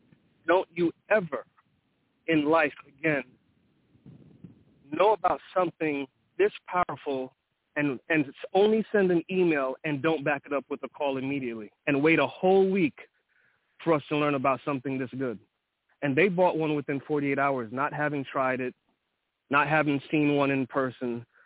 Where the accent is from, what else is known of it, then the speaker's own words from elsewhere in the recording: Queens, New York, United States; I'm from New York. My family's Jamaican. I was born and bred in Queens, New York.